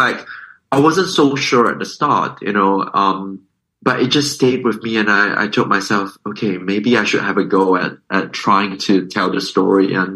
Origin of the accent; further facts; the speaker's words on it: Singapore; now in London, United Kingdom; I grew up in Singapore, but I've traveled a lot. You know, I live in London for, 15 over years.